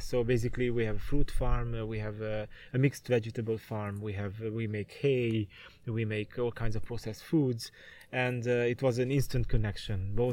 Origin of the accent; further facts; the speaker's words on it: Romania; So I come from Romania, which is in Eastern Europe, and it's one of the largest peasant populated countries in modern Europe right now.